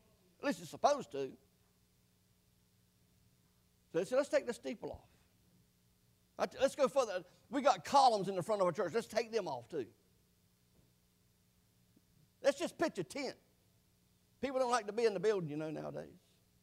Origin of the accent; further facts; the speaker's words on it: North Carolina, United States; He said, where are you from? I said, from Eastern North Carolina.